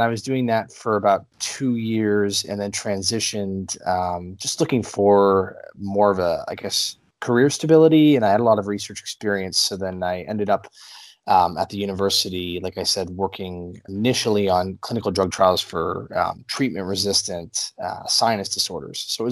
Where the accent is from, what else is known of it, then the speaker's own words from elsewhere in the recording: Erie, Pennsylvania, United States; now in Pittsburgh, United States; I'm actually from Erie, Pennsylvania, and I've been living in Pittsburgh for, almost 6 years now.